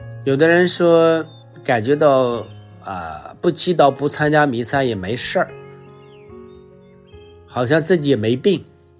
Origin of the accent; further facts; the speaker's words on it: China; 但是正常的人不吃饭的话，我们中国人都说饿七不饿八。